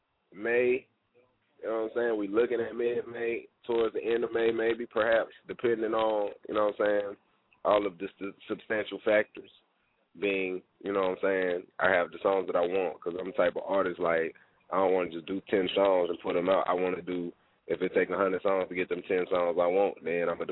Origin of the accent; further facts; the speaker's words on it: North Carolina, United States; I'm from the West Side of North, from Reeville, North Carolina